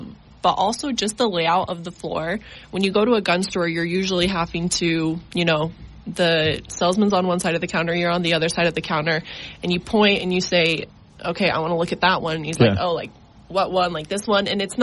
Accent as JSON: {"language": "English", "town": "Rigby", "region": "Idaho", "country": "United States", "said": "So I'm originally from Idaho."}